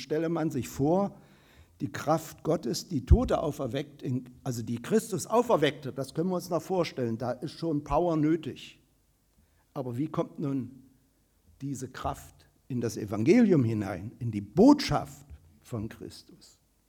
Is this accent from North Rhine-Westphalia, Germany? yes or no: no; Wittenberg, Saxony-Anhalt, Germany; Luther ist Theologieprofessor in meiner Heimatstadt Wittenberg.